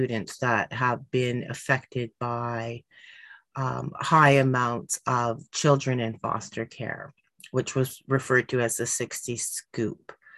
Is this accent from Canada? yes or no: yes; Temagami, Ontario, Canada; I'm from Temagami First Nation. I live on a very small island. It's not a big reserve.